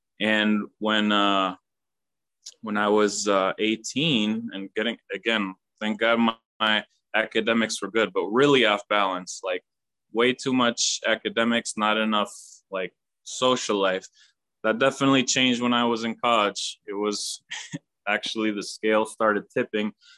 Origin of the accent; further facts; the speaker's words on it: Illinois, United States; born there; In September, I was born in September in the Midwest in Illinois.